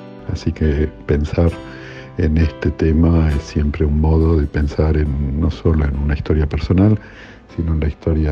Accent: Bariloche, Río Negro, Argentina; moved away as an adult; now in Paris, France; soy de Bariloche, aun si me fui de allí hace muchos años, en el año 90, pero es mi lugar en Argentina. Trabajo en París en una escuela de ciencias sociales.

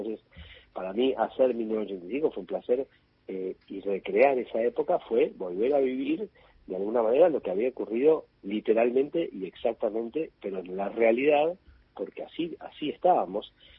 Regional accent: La Plata, Buenos Aires Province, Argentina; siendo platense tenía como esa ventaja de saber el hecho

